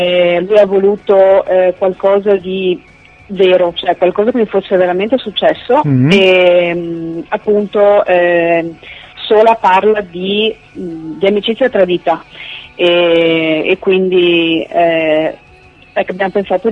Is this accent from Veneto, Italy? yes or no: yes; Padua, Veneto, Italy; io canto molto nella mia zona, che io sono di Padova